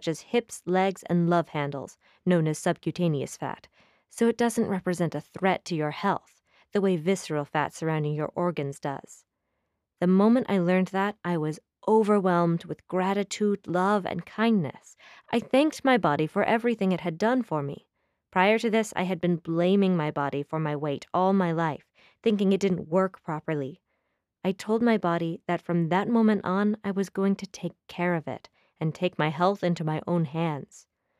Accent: Mexico; I've never had it. I grew up in Mexico.

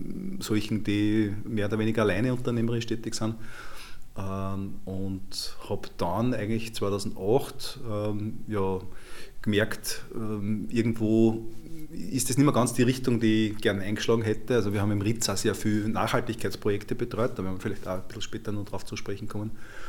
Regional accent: Amstetten, Lower Austria, Austria; Und ja, Amstetten war immer meine Heimat und Amstetten war auch immer, ich habe das Gefühl gehabt, das ist eine wunderbare Stadt, um da zu leben.

